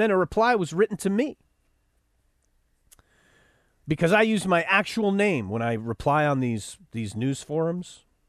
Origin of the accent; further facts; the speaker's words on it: Buffalo, New York, United States; born there; I mean, I was born there, but I never lived there. I was born in South Buffalo, and I lived there for like a couple of months.